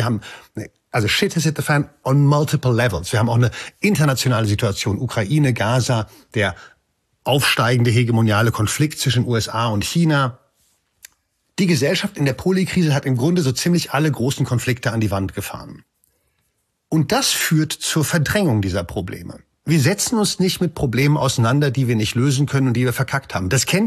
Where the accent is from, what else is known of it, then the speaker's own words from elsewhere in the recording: Frankfurt, Hesse, Germany; Und Frankfurt FFF, immer stabil, meine alte Heimatstadt.